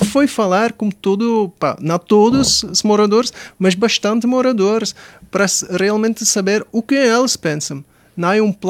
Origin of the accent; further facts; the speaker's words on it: Portugal; accent: Portuguese; Mais de Portugal, sim.